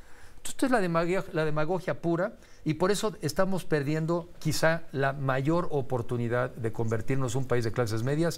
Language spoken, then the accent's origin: Spanish; Mexico; Se nos está yendo esa oportunidad como mexicanos